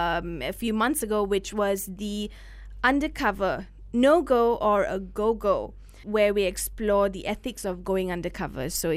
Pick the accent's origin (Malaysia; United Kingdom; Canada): Malaysia; Penang; I'm personally from Penang and this happened on the mainland.